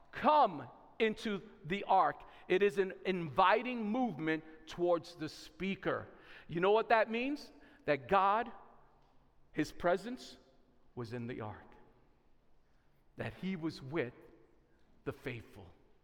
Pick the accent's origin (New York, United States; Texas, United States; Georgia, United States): New York, United States; New York City; I'm from New York City, right?